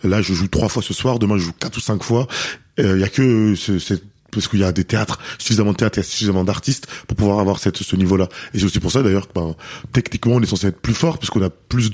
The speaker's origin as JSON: {"language": "French", "town": "Paris", "region": "Île-de-France", "country": "France", "said": "donc moi, déjà, je suis parisien, donc c'est là où je suis"}